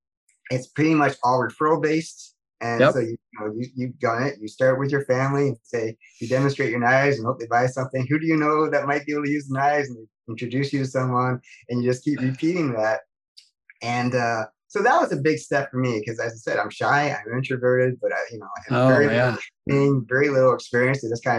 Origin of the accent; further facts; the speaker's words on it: Mississauga, Ontario, Canada; So I was raised in Mississauga, which is a suburb of Toronto. Mm-hmm. I currently live in Newmarket, which is is also a suburb, but a little bit north of Toronto now.